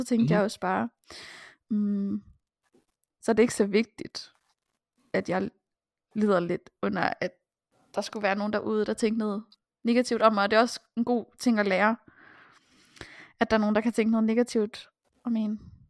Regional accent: Ribe, Region of Southern Denmark, Denmark; now in Aalborg, Denmark; og jeg er 24. Jeg kommer fra Ribe. Og bor nu i Aalborg, hvor jeg har boet i 4,5 år.

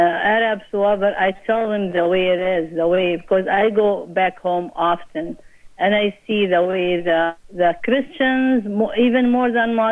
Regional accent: United States; I am an American citizen too

